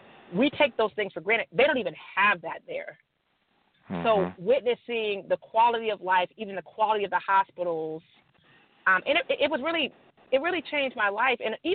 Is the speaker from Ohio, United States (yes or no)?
yes; Akron, Ohio, United States; now in Pittsburgh, United States; my journey to ACAC, I came from Akron, Ohio to Pittsburgh. I'm thinking, oh, man, I'm leaving my family. I'm leaving my friends.